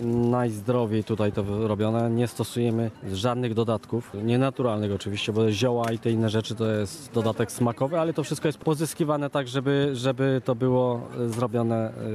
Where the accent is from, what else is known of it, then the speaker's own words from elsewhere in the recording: Lesser Poland, Poland; Z Podhala pochodzę i tam tradycja z serów jest duża. Z takiej rodziny się wywodzę, gdzie te sery były robione od zawsze.